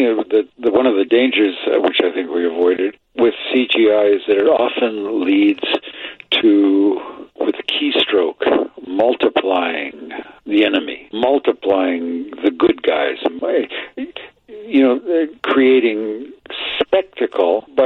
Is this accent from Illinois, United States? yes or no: yes; Chicago, Illinois, United States; especially as a city boy growing up in Chicago.